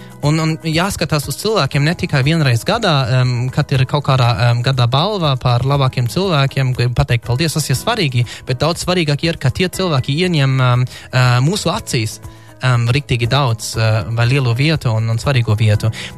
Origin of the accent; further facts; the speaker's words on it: Germany; Latvian is a second language; Sorry, esmu vācietis